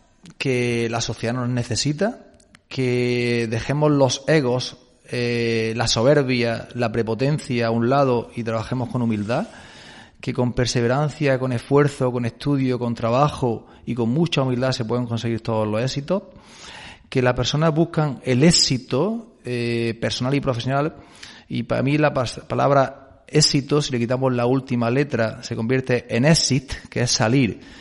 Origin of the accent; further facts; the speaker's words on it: Almería, Andalusia, Spain; decirte como andaluz, ¿no? Como almeriense, yo me considero más ciudadano del mundo